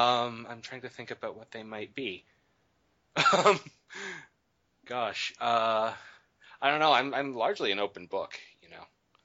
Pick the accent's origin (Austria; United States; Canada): Canada; Ontario; Yeah, I'm from Southern Ontario.